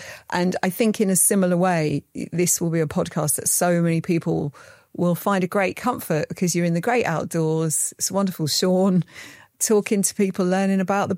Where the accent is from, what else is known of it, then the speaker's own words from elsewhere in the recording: United Kingdom; We're so British sometimes, aren't we?